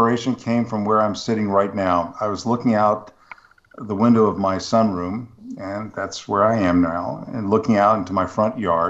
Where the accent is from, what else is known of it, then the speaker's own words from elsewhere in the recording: Charlotte, North Carolina, United States; When I visited a raptor center in my hometown of Charlotte